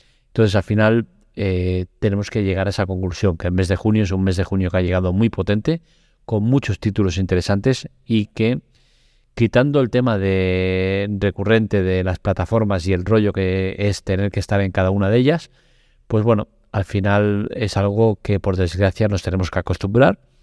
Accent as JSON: {"language": "Spanish", "town": "Barcelona", "region": "Catalonia", "country": "Spain", "tie": "born or raised there", "said": "está ubicada en Barcelona, ciudad donde nací y donde resido"}